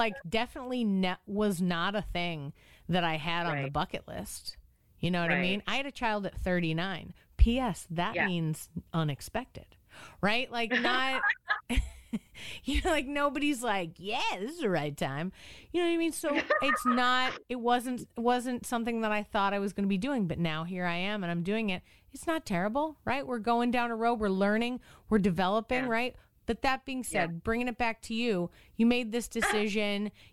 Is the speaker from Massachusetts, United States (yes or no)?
yes; Boston, Massachusetts, United States; But, you know, from the point of view of when I grew up in Boston. My mom was a teacher with Boston Public Schools.